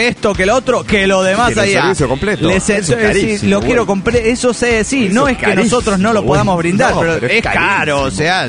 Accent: Medellín, Antioquia, Colombia; de Medellín, Colombia.

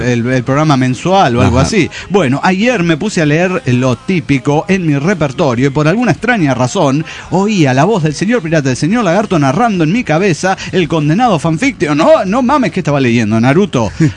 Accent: Lima, Peru; de Lima, Perú.

